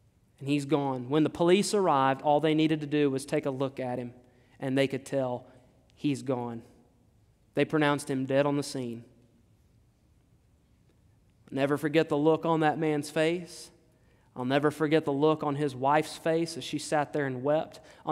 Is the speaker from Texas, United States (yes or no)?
yes; Texas, United States; I'm a pastor from Southeast Texas.